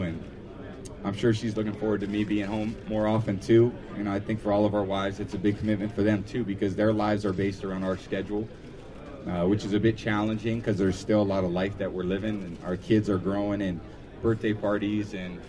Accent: California, United States; I didn't know much about the franchise growing up in California, being a 49er fan, being in the NFC, being the other part of the country.

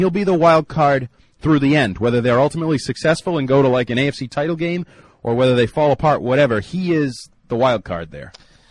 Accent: New England, United States; I'm from New England. That's what we do around here.

